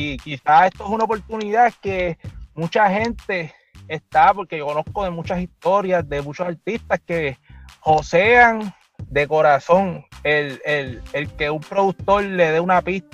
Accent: Levittown, Toa Baja, Puerto Rico; que vengo de Levittown

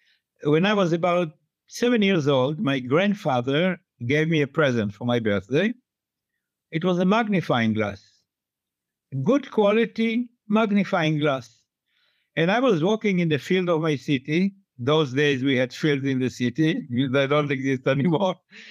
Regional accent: Haifa, Haifa District, Israel; Then the mayor of Haifa, in my hometown, calls me from his car.

